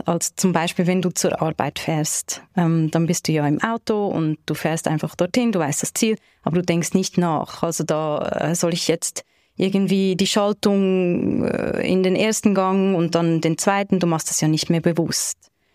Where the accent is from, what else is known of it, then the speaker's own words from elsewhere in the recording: Zurich, Switzerland; Ich bin aus Zürich